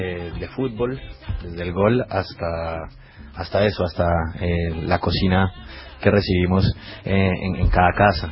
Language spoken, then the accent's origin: Spanish; Bogotá, Colombia; Y nosotros somos de Bogotá, a mí me gusta.